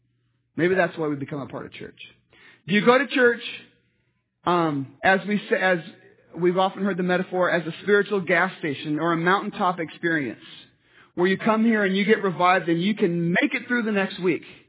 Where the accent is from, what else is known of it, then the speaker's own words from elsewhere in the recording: United States; My preacher, when I was growing up in Washington, he must have every 2 months referred to the TV show Cheers